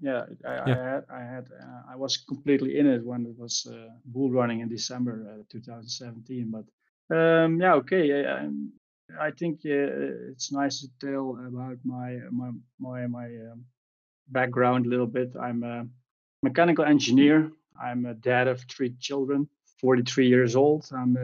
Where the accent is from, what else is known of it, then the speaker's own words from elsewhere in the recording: Netherlands; from the Netherlands